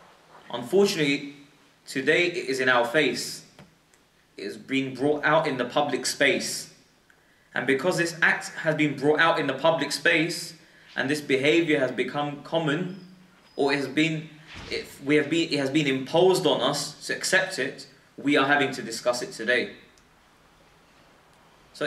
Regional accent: Stamford Hill, London, United Kingdom; I'm from Stamford Hill, I'm a Hackney boy.

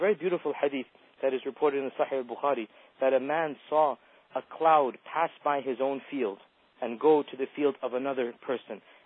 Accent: United States; I speak from America as an American

